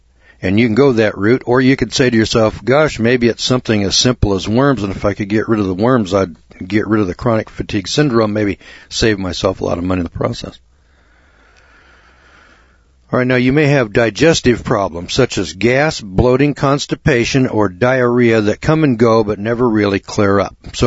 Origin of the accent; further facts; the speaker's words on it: United States; I'm an American. I live in America, the land of the free, the home of the brave, where we have clean food, clean water.